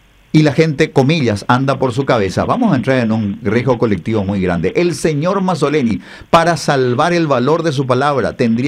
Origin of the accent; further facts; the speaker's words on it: Paraguay; como ciudadanos paraguayos